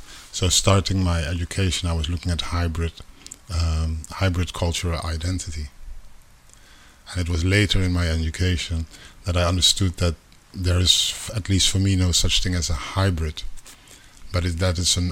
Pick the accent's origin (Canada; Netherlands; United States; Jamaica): Netherlands; my parents are from Suriname. I grew up in the Netherlands.